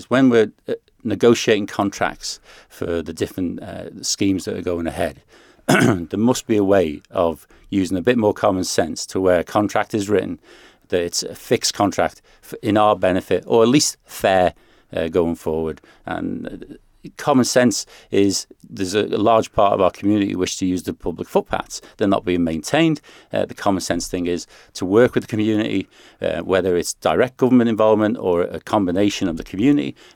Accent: Ballasalla, Isle of Man; I was born in Rushen in Kentrell Carges. My father was a farmhand. And then we moved into a council house in Ballasalla

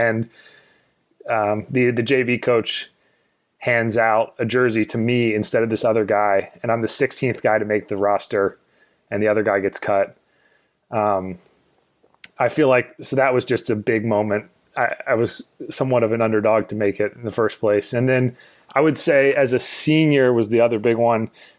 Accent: Davidson, North Carolina, United States; So growing up, I grew up in Davidson, North Carolina, a huge Davidson Wildcats fan.

